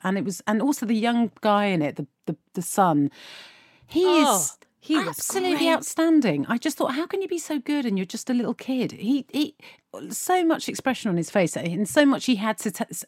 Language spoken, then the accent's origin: English; United Kingdom; Because as British people, we listen to Hugh Laurie doing House.